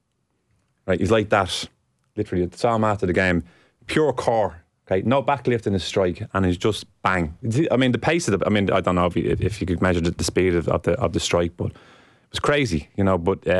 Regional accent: Ireland; We're Irish. It's in our DNA.

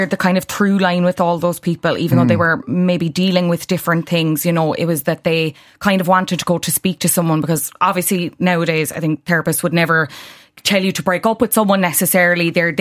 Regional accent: Ireland; Henry, I feel like we blame a lot of things on being Irish

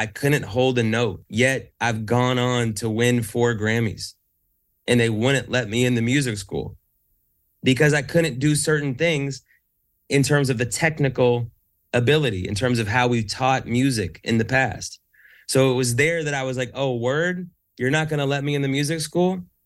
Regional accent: Seattle, Washington, United States; I'm from Seattle.

